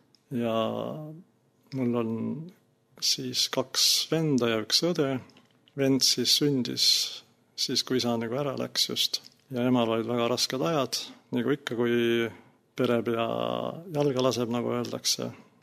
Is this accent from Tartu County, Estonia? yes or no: no; Türi, Järva County, Estonia; born there; Üsna kaugel ise ma sündisin Türil.